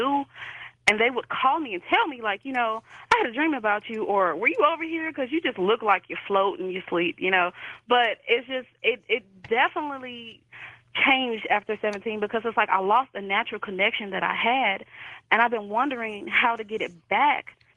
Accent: St. Louis, Missouri, United States; now in Indianapolis, United States; I'm calling from Indianapolis. Okay, great. Thanks. Well, I'm originally from St. Louis, for one.

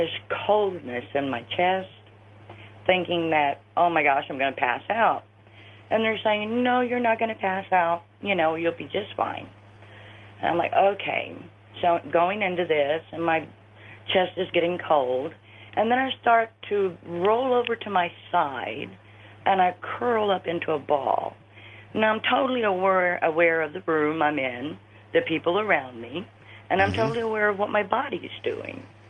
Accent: Florida, United States; I'm from Florida.

